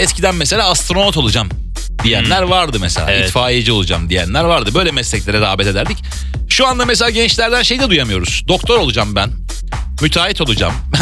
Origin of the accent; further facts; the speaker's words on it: Antakya, Hatay, Turkey; now in Istanbul, Turkey; Antakyalı evet, bir özelliğim var mı bilmiyorum.